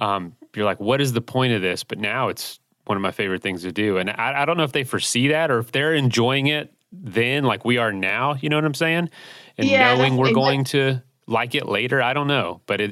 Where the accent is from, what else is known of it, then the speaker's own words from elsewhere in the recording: Florida, United States; I born and raised in Florida, so I kind of know what it's like to be close to the coast at all times